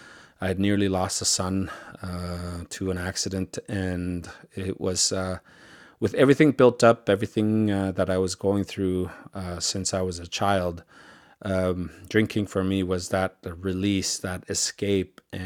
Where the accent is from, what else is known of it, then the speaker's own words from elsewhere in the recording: Quebec, Canada; also born or lived in Lachine; I went up north to go be with my biological grandparents, about 18 months old, and my bio mom, a residential school survivor, she was not ready to have any kids. She left me with my grandparents, and I was raised up there ever since.